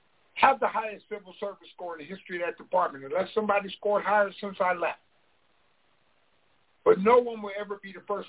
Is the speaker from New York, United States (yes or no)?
no; Harrisburg, Pennsylvania, United States; I'm from Harrisburg, Pennsylvania. You know, I had a bad run-in with Harrisburg police in the north